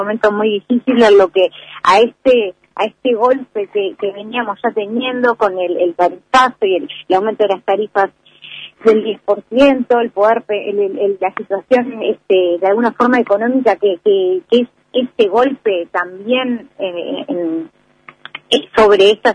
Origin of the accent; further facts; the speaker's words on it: Uruguay; tenemos la capacidad como uruguayos y uruguayas, como población, de poder estar en la calle